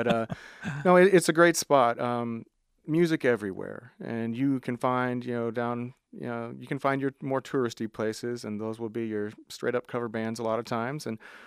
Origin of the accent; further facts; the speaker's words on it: Texas, United States; now in Austin, United States; Born and raised in Texas. I spent the majority of my life in the Dallas area. And before we hit the road, we stayed a good 3 years in Austin.